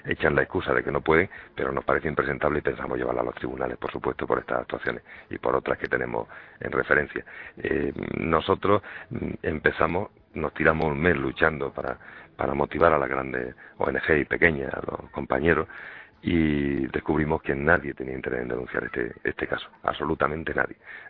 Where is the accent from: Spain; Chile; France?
Spain; me da vergüenza incluso decir que soy español. Vamos, me da vergüenza, siento vergüenza de ser español